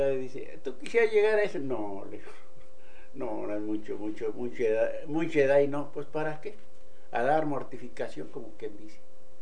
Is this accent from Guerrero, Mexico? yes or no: no; Cedral, San Luis Potosí, Mexico; born there; Yo nací en Cedral, municipio de San Luis Potosí, en México.